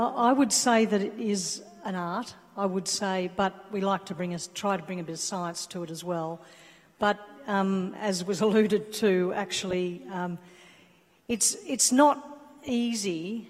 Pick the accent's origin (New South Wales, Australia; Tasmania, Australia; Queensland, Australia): New South Wales, Australia; Armidale; also born or lived in Melbourne; I was born in Melbourne, and I moved when I was about 8 or 9 to Armidale. So I really am a country girl.